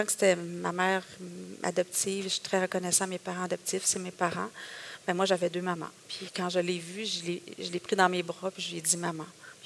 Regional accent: Quebec, Canada; Moi, je suis une Libanaise, grecque, italienne, je suis québécoise.

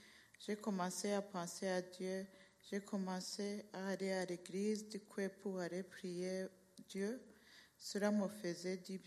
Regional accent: Burundi; now in Canada; je suis célibataire, je viens du Burundi, ça fait 20 ans que je suis au Canada, je suis le troisième de 11 enfants.

